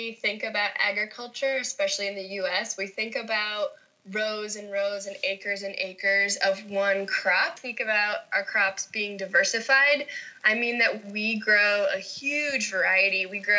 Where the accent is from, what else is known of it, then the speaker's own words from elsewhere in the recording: Vermont, United States; So I grew up in Vermont, which is very green. You know, I grew up composting, I grew up with huge gardens in my backyard